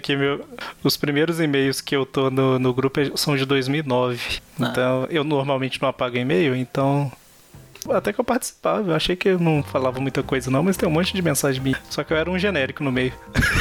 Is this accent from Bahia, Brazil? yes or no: no; Minas Gerais, Brazil; pra quem não sabe, eu sou de Minas Gerais e quase todo mundo do grupo era de São Paulo, né?